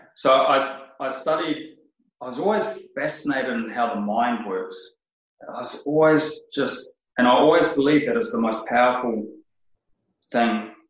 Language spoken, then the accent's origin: English; New Zealand; moved away as an adult; now in Australia; Born in New Zealand. Moved over here when I was 30.